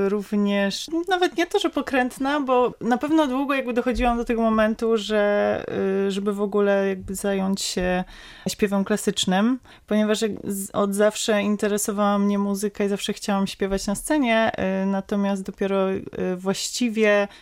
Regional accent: Kraków, Lesser Poland, Poland; Pochodzę z Krakowa.

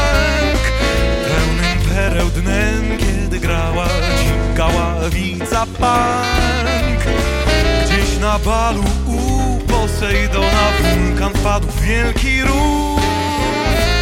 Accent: Warsaw, Masovian Voivodeship, Poland; przyjechałem z Warszawy

